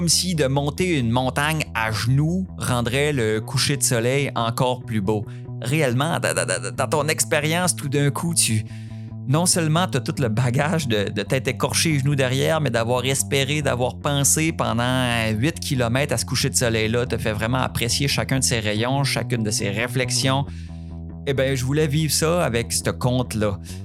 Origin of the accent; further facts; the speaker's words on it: Quebec, Canada; le compteur québécois. Je vous avais écrit un courriel cet automne.